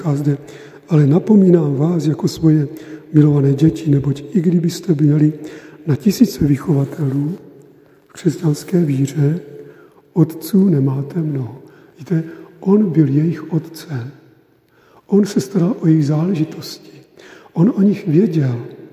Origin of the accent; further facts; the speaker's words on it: Moravia, Czechia; A starosta se dověděl, že jsem z Moravy